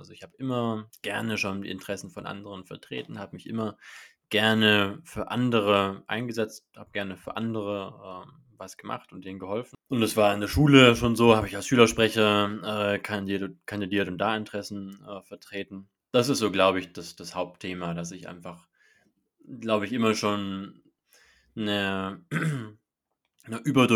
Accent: Schwäbisch Gmünd, Baden-Württemberg, Germany; also born or lived in Göppingen; ich bin 24 Jahre alt, ich bin quasi ein Gewächs der Region. Ich bin in Schwäbisch Gmünd geboren, habe in Göppingen mein Abitur gemacht, bin hier aufgewachsen. Bin dann nach Friedrichshafen gezogen

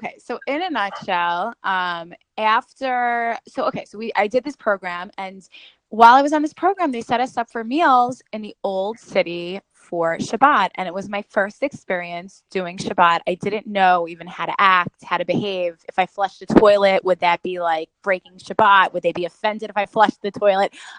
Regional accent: New York, United States; And it was such a bizarre feeling because my whole life I grew up in New York.

